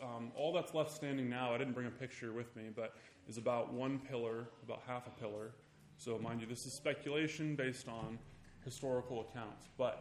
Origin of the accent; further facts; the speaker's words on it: Lorain, Ohio, United States; I come from Ohio. So I'm not from around here. I was just at the Ace Hardware, and I get funny looks when I give them a 440 zip code. But back where I'm from, I was born in a small town called Lorain, Ohio.